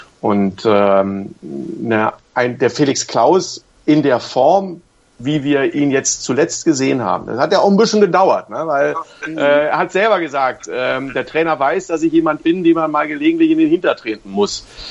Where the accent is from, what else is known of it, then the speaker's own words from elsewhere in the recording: Berlin, Germany; now in Hanover, Germany; Ich bin ja hinzugezogen, bin in Berlin groß geworden, sozialisiert und so weiter.